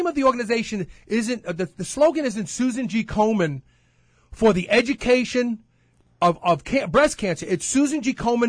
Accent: Brooklyn, New York, United States; I'm from Brooklyn. We mumble.

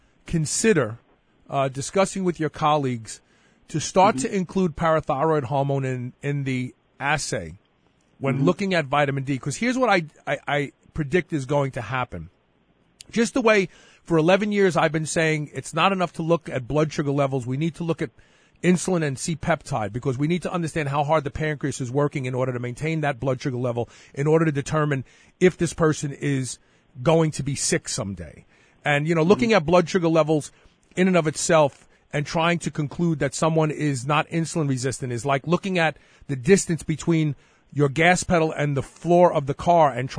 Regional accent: Buffalo, New York, United States; We're talking with Dr. Song Yao from the Roswell Park Cancer Institute in Buffalo, New York. My hometown state.

